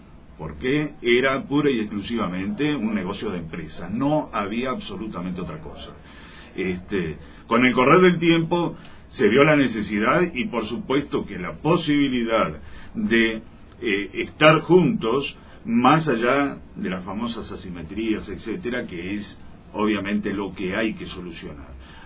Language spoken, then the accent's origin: Spanish; Uruguay; Nosotros como uruguayos, como pequeña nación de las primeras cuatro que formaron el Mercosur, veíamos toda una serie de problemas.